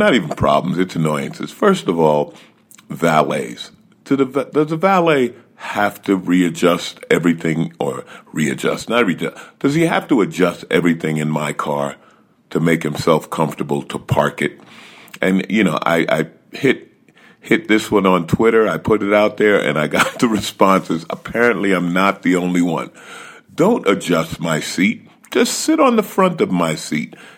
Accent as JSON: {"language": "English", "region": "New York", "country": "United States", "tie": "born or raised there", "said": "I grew up in New York. I wonder, I probably have New York values"}